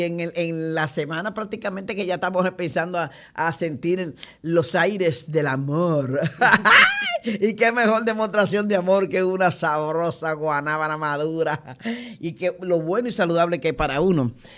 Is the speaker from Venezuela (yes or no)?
no; Dominican Republic; Como dominicana, todo dominicano que habla de este tipo de ajicito